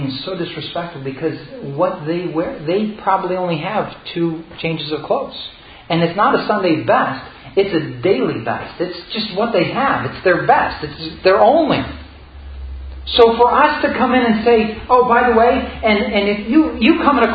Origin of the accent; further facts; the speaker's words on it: Philippines; Many of you know I grew up in the Philippines. We went to the Philippines and we were actually living out in a remote part of one of the islands with the natives